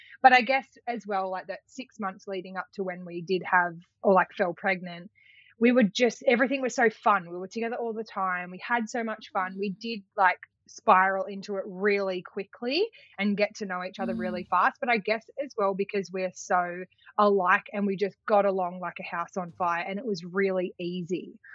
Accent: New South Wales, Australia; also born or lived in Western Australia; I'm from the Central Coast in New South Wales. Yeah. Mm-hmm. So I was born and raised here.

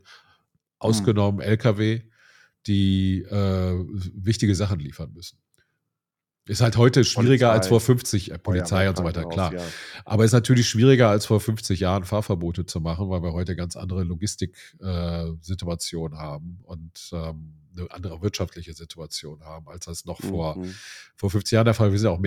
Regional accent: Rhineland, Germany; ich komme ja aus dem Rheinland

